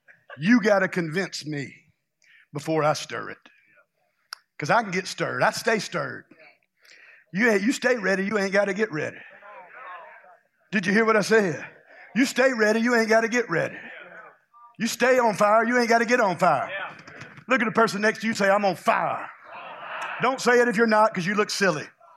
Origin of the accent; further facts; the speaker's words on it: Louisiana, United States; You know, I'm from Louisiana. We call it Tabasco.